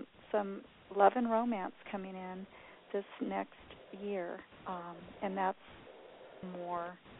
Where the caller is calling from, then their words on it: Southwest, United States; I'm in the Southwest.